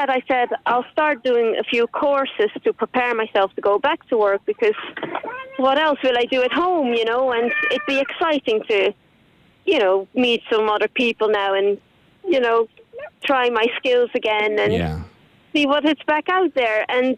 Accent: Netherlands; English is a second language; from my own country as well, which is the Netherlands. So the great part about this job is I can use my native language.

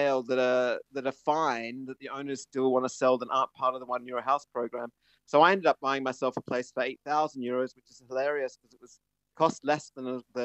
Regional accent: Australia; moved away as an adult; also born or lived in London; now in Italy; I was from Australia originally, lived and worked in London for 23 years.

